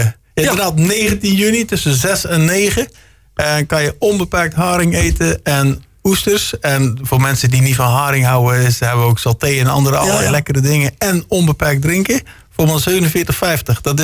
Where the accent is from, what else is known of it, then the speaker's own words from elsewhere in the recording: Zeeland, Netherlands; ik kom uit Zeeland-Vlaanderen, ja. Meestens is wel een Tolse familie.